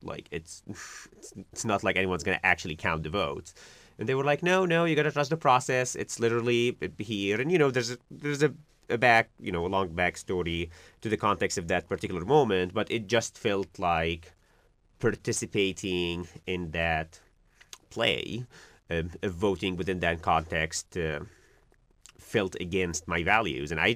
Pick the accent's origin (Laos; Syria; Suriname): Syria; now in United States; the U.S. and then moved here, got naturalized, became a citizen, I never voted until I came to the United States, because in the country where I grew up in Syria